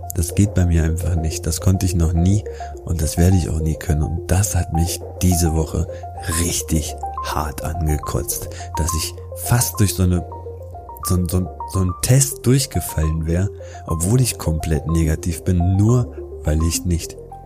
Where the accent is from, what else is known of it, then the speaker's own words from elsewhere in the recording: Wolfsburg, Lower Saxony, Germany; ich komme aus Wolfsburg, das ist hier über 40 Kilometer entfernt und ich kenne hier niemanden in diesem Kaff